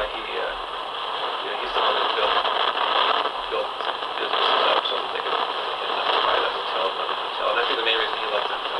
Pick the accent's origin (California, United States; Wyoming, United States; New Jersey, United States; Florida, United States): Florida, United States; and I was raised in Florida, where the schools were segregated, so it was total segregation